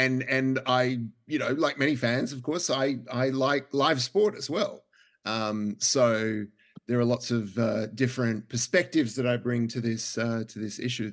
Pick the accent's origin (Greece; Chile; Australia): Australia; now in United States; the fact that I'm Australian and have sort of lived my whole life observing the Premier League from afar